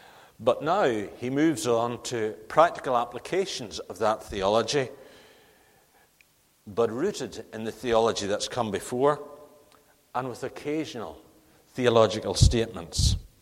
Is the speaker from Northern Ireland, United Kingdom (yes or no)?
yes; Northern Ireland, United Kingdom; the features of growing up in Northern Ireland and of travelling through the countryside in Northern Ireland